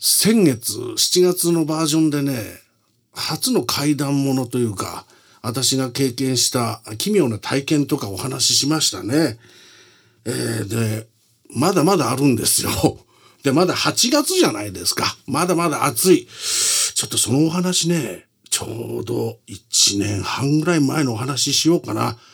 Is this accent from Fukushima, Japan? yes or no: yes; Nihonmatsu, Fukushima, Japan; 私、福島なんですがね、福島の二本松ってとこなんですが